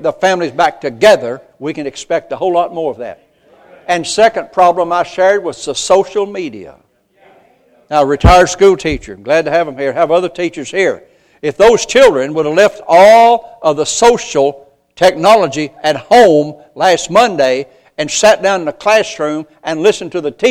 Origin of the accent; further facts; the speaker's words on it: United States; We're American folks. We have our problems. We have a lot to praise the Lord for.